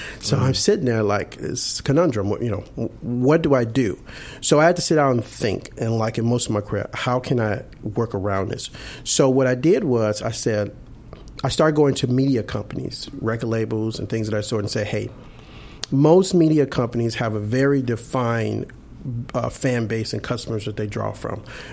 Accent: Chicago, Illinois, United States; Growing up in Chicago, I grew up on the south side of Chicago.

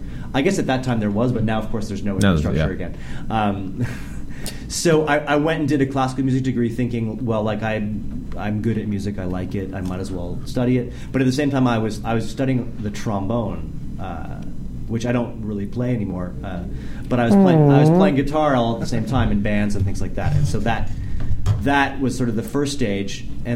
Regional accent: Toronto, Ontario, Canada; From Toronto. Yeah, I'm from Toronto. Actually, I was in Toronto when you called me to, you know, come on the show.

